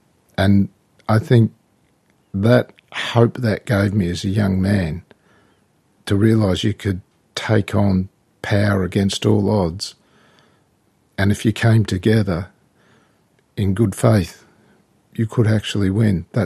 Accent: Tasmania, Australia; Well, I'm probably saved from being an Australian by being a Tasmanian.

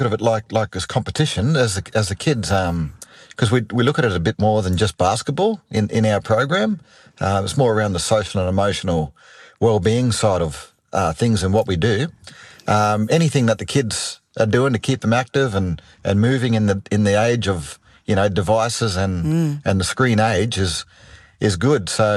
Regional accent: Darwin, Northern Territory, Australia; moved away; also born or lived in Sydney; But it was tough because I'm from Darwin, like you said.

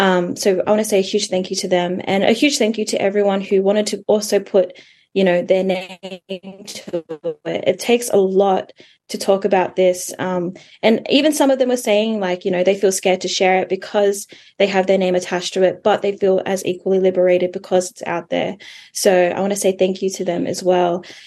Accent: Australia; despite being Samoan, we're culturally different. Like, we grew up in Australia, they grew up in Samoa, they're from Samoa, we're from Australia

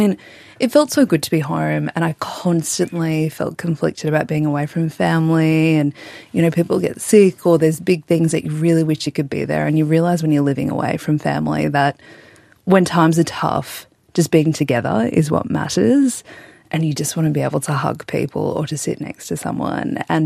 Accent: Australia; People ask, where are you from? And you can say, I'm Australian, full stop, no questions asked.

